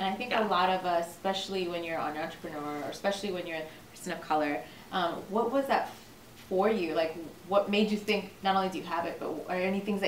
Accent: Inglewood, California, United States; We grew up in Inglewood, so, and she would tell us, she's like, we live in the most fortunate country in the world.

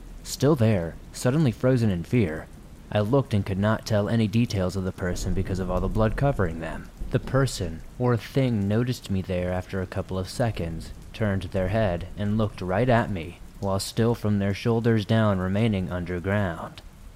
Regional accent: Missouri, United States; When I was much younger, I lived with my parents and two brothers in a trailer park in the middle of a small Midwestern town in northern Missouri.

